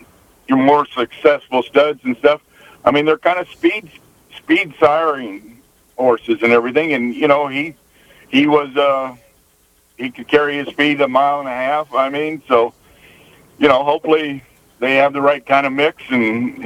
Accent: Columbus, Nebraska, United States; That's kind of my home country right there

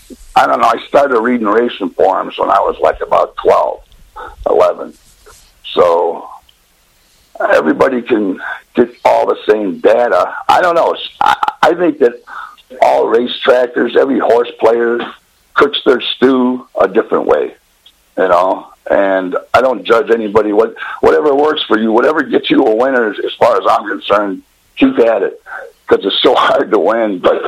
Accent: Cicero, Illinois, United States; Yeah, I grew up in Cicero over on Laramie, right where the racetracks are.

